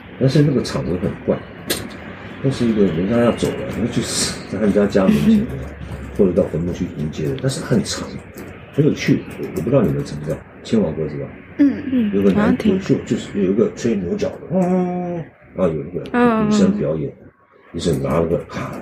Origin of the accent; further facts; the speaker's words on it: New Taipei, Taiwan; 我是在乡下长大的，在台北县乡下的。